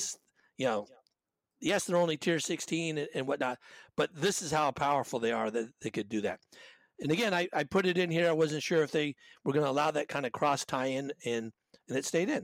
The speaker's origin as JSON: {"language": "English", "region": "Washington", "country": "United States", "tie": "born or raised there", "said": "I grew up in Washington, and across the way from where I lived, the battleship Missouri was moored for years"}